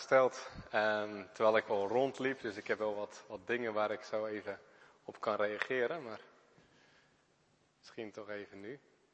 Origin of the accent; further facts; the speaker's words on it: Netherlands; die zeggen van, hey, bent u van hier? Ze zeggen, nou, ik kom uit Nederland.